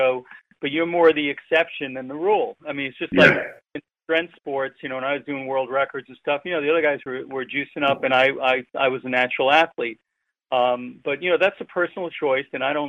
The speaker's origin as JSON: {"language": "English", "region": "New York", "country": "United States", "tie": "born or raised there", "said": "you know, I grew up in New York, so Bruno Sammartino was like a god."}